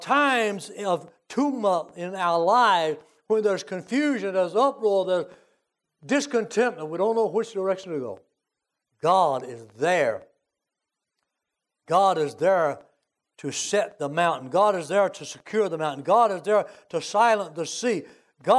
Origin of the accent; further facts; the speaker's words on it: United States; And I cannot believe, and I'm an American person. I love my flag.